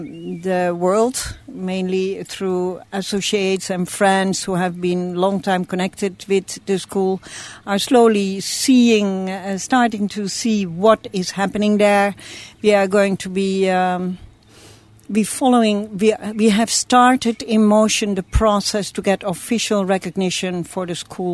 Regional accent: Netherlands; English is a second language; moved away; I'm originally from Holland, and I'm here since 71.

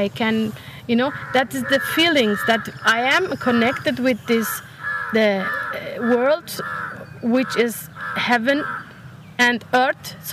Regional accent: Turkey; English is a second language; now in Germany; a country where I grew up, that was Turkey.

